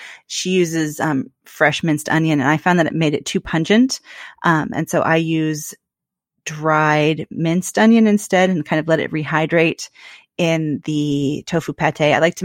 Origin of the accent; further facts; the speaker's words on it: Portland, Oregon, United States; Basically, growing up in Portland, there's this product called Toby's Tofu Pate or Toby's Tofu Spread.